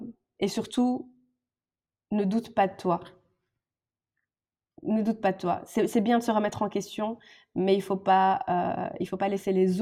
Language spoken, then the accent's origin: French; Morocco; moi et mon associée, on est toutes les deux ici des femmes africaines. Moi je suis marocaine